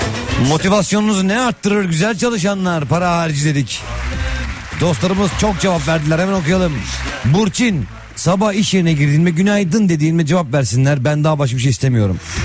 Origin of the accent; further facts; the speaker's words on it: Tokat, Turkey; selam canım Tokat'a. Bizim memleketimiz Tokat.